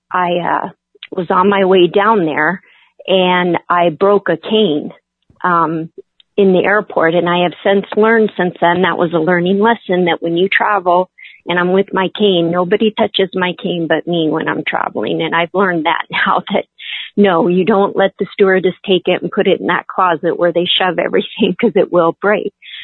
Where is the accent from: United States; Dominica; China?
United States; Alaska; and I was born and raised in Alaska, and I live in Anchorage, Alaska